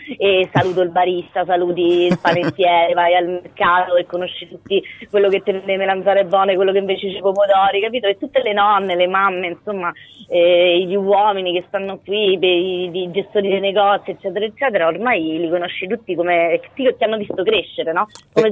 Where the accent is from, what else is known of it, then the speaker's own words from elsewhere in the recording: Rome, Lazio, Italy; io sono di Centocelle, nata, cresciuta e vissuta, mi sono spostata poi per un certo periodo, ma poi sono ritornata, e i quartieri di Roma sono tutti piccoli paesi